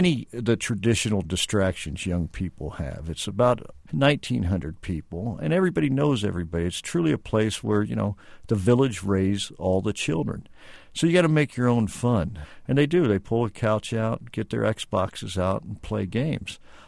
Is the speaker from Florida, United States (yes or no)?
no; Kansas City, Missouri, United States; What brought me there was I'm a son of the Midwest. I'm from Kansas City. And I had been away a long time.